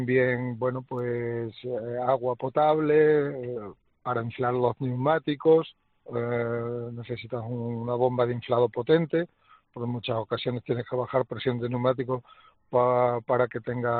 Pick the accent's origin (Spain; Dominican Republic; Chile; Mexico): Spain; Badajoz, Extremadura; el resto pues somos de Badajoz, los otros tres coches que venimos de Badajoz